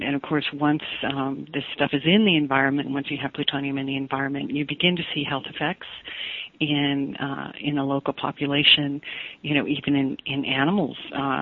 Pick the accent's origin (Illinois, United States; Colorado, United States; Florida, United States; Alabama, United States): Colorado, United States; Well, when I was a kid growing up in Colorado, and this is an area just north of Denver, kind of between Denver and Boulder, so it's a highly populated area.